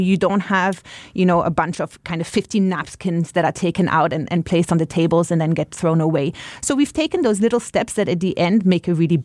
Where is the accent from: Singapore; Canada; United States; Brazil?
Singapore; So I think it was more for us when we moved back to Singapore. So mm-hmm. we grew up in Singapore. We mm-hmm. moved back after a few years.